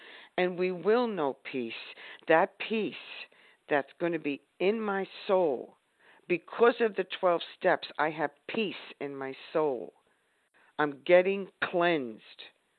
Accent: New York, United States; I'm from Westchester.

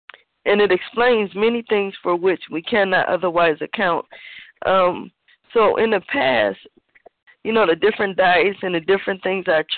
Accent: Cleveland, Ohio, United States; I'm from Cleveland, Ohio.

